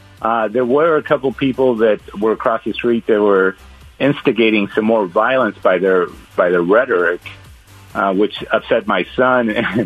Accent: Cuba; I'm originally from Cuba, and I don't take anything for granted in this country.

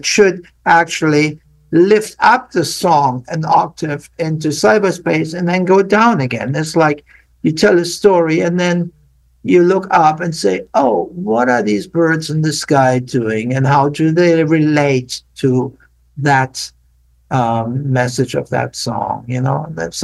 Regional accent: Germany; And since I came from Germany, which has a strong classical background, it was kind of natural.

